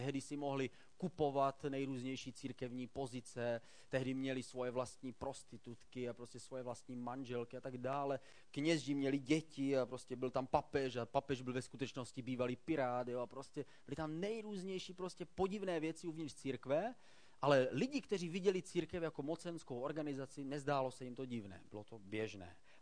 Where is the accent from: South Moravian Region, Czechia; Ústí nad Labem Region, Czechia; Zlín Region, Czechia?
Zlín Region, Czechia; Kroměříž; A pouze z hodou okolností je to stejné město, odkud pocházím já.